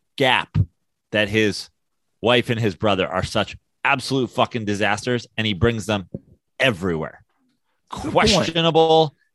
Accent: New York City, New York, United States; That I would, as a New Yorker, that would, you know, that would be a little too much for me

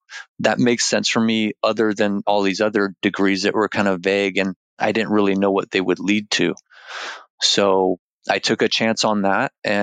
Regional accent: Canada; moved away; also born or lived in Colorado; I grew up in Canada and traveled around quite a bit for my father's job. And I landed myself in Colorado finishing high school.

